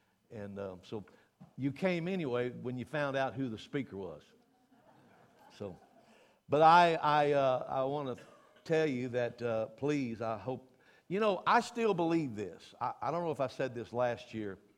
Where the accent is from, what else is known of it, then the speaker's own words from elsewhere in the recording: Louisiana, United States; now in Texas, United States; I've been in Texas for like 50-something years because my wife kidnapped me from Louisiana. And I'm from Louisiana, but I still have property there.